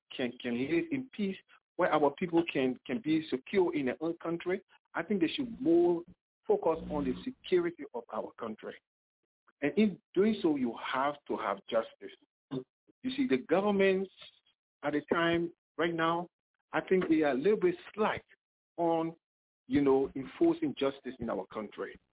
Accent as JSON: {"language": "English", "country": "Liberia", "said": "we came from the Civil War. And most of our people in Liberia, you know, are traumatized."}